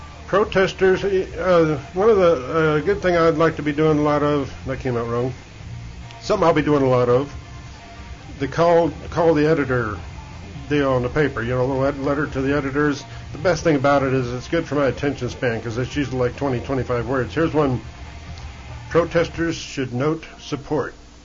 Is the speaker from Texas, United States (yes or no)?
yes; Texas, United States; I think that's some shit you get from growing up in Texas